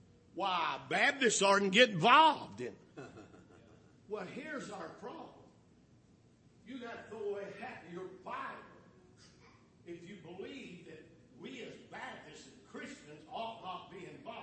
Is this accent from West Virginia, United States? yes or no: no; Kentucky, United States; It sounds weird because I'm from Muhlenberg County.